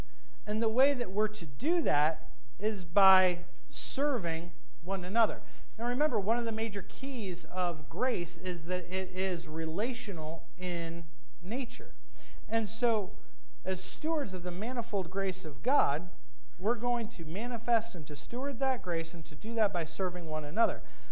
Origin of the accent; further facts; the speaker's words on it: Ohio, United States; I'm from Ohio, but I still have good taste.